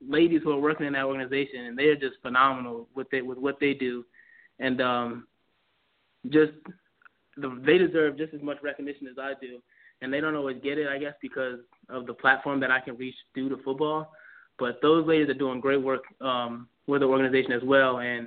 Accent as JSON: {"language": "English", "town": "Glenarden", "region": "Maryland", "country": "United States", "tie": "born or raised there", "said": "And just growing up in Maryland was just I'm really proud of where I'm from. You know, I grew up playing in Glen Arden, Maryland, for Glen Arden Bulldogs, Peppermill Pirates."}